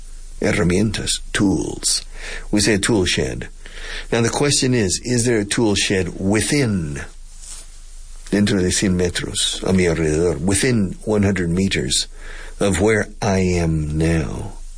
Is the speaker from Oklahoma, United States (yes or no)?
yes; Tulsa, Oklahoma, United States; They were moved to Oklahoma. That's why I grew up in Tulsa with a lot of my best friend was half Indian. And so I grew up with Indians.